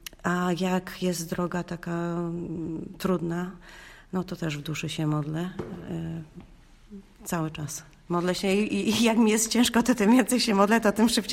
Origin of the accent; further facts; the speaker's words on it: Connecticut, United States; Jestem z Connecticut.